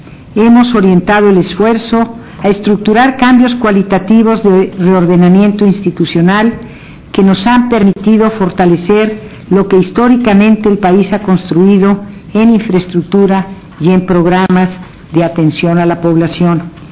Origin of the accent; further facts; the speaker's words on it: Mexico; pero también como mexicana